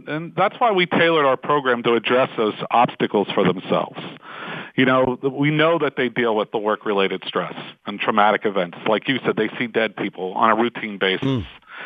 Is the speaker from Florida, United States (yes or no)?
no; Brookline, Pennsylvania, United States; So I was a kid. I grew up in Brookline. Went to Brashear High School. Did the whole city thing. Loved this area.